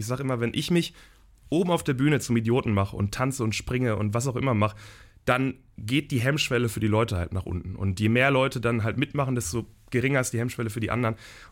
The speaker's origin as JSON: {"language": "German", "town": "Velbert", "region": "North Rhine-Westphalia", "country": "Germany", "tie": "born or raised there", "said": "das eine ist wirklich meine Heimatstadt. Wir machen die Generalprobe bei mir in Felbert zu Hause"}